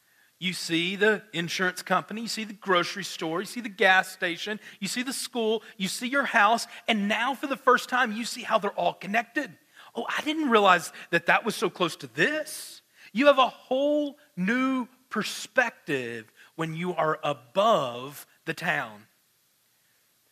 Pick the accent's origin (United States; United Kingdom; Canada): United States; Arkansas; See, in my hometown, it is a small town there in Arkansas, about 1,263 people, about, right?